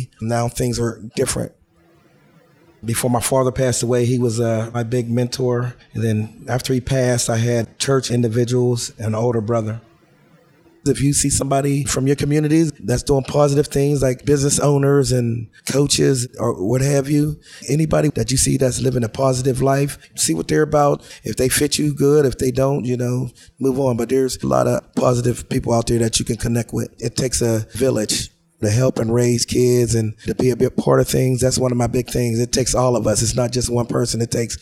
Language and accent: English; Braddock, Pennsylvania, United States; Growing up in Braddock was a very rough time. It's a real rough area.